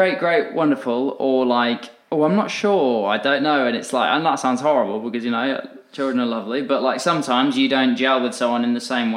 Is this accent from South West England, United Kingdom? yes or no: yes; South West England, United Kingdom; I grew up in Dorset